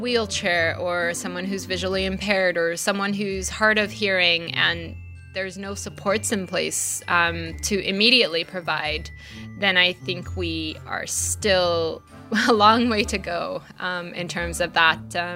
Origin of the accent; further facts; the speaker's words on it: Malaysia; When I grew up in Malaysia, I did go to a private school